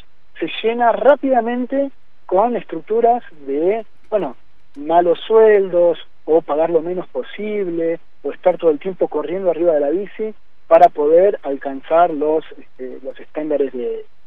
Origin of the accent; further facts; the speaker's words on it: Argentina; siendo nosotros Argentina un país históricamente periférico